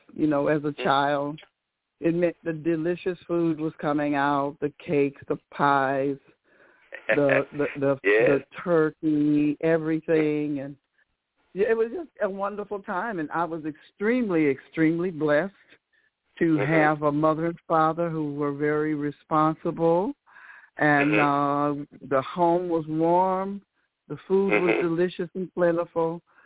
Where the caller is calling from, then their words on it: St. Louis, Missouri, United States; I'm calling from St. Louis.